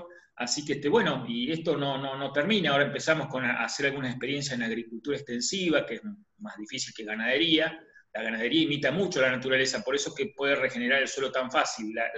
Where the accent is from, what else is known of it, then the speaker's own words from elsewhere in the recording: Argentina; soy de Argentina.